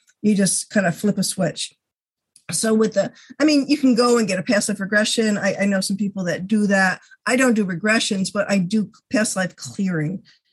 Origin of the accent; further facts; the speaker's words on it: Albany, New York, United States; I live in Colony. I'm from Albany, five generations. I can't seem to get out of that.